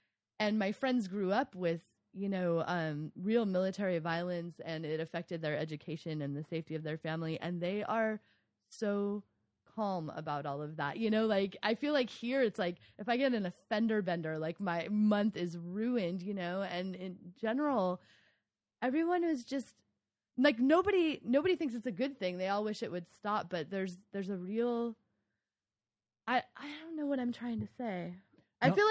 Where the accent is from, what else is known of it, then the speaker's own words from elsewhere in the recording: United States; I realize how much, as an American, I feel like I'm entitled to.